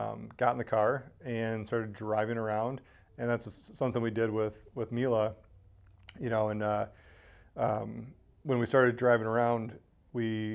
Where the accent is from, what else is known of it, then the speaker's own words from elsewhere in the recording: St. Clair Shores, Michigan, United States; now in Ann Arbor, United States; so we landed in Ann Arbor, and I grew up in St. Clair Shores.